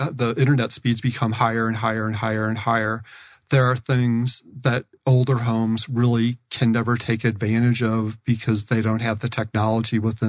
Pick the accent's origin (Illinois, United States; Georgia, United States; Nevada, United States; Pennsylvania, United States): Illinois, United States; Whenever I'm out there, I'm from Northern Illinois, so I always say, Alexa, what's the weather like in Rockford, Illinois?